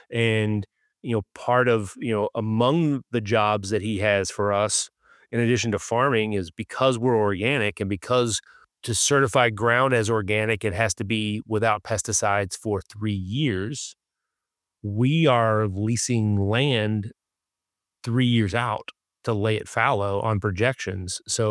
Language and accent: English; Lebanon, Kentucky, United States; we've partnered now with a younger farmer from my hometown in Lebanon, Kentucky.